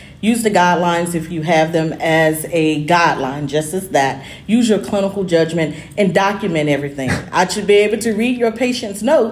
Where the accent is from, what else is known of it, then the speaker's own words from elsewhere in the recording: Memphis, Tennessee, United States; Memphis, Tennessee.